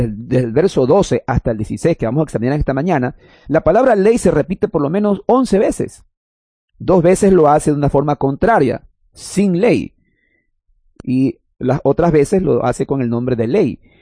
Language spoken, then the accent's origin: Spanish; Ecuador; nosotros, por ejemplo, como ecuatorianos, tenemos un código de leyes